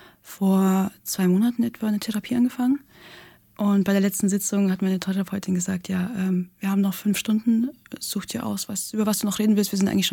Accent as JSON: {"language": "German", "country": "Russia", "said": "Also ich komme aus Russland."}